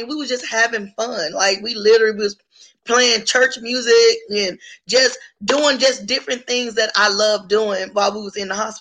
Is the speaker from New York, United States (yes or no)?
no; Dallas, Texas, United States; now in Houston, United States; And you know what? I'm not from here. I'm from Dallas.